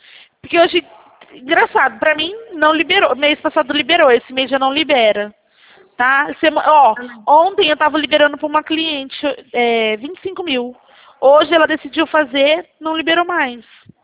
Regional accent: Araçatuba, São Paulo, Brazil; Não, somos de Araçatuba mesmo.

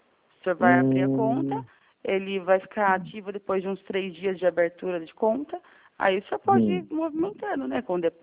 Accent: São Roque, São Paulo, Brazil; Eu sou de São Roque, interior de São Paulo.

